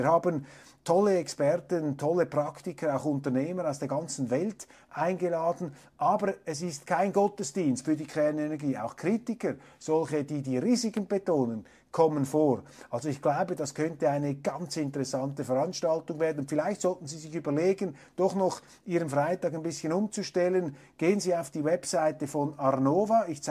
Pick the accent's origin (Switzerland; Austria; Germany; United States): Switzerland; Darum haben wir uns ja auch als Schweizer da etwas verabschiedet